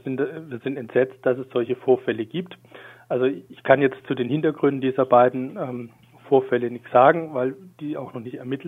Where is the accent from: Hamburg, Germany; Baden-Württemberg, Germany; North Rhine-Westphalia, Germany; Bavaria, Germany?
Baden-Württemberg, Germany; ich komme aus dem Landkreis Tübingen